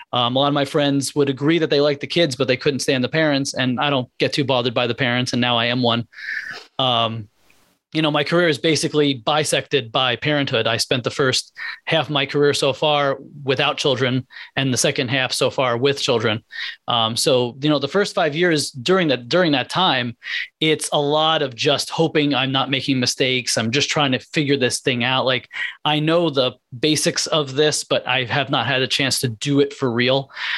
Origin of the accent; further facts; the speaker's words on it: Marlborough, New Jersey, United States; now in Scotch Plains, United States; I grew up in Marlborough, New Jersey, about an hour south of where I live now.